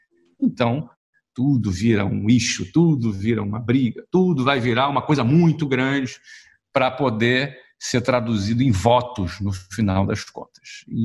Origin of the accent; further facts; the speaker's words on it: Brazil; moved away; eu, como brasileiro, apesar de morar fora do Brasil, como brasileiro